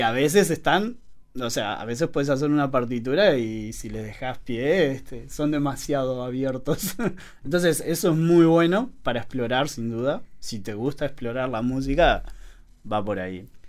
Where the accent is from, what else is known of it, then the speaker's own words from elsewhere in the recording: Maldonado, Uruguay; also born or lived in Salto; En realidad, si se quiere, soy de Maldonado, porque nací en Salto, pero me crié en Maldonado. Todo, o sea, hasta terminé mis estudios, hasta trabajé ahí muchos años. Y, o sea, básicamente soy de Maldonado en realidad, más que salteño.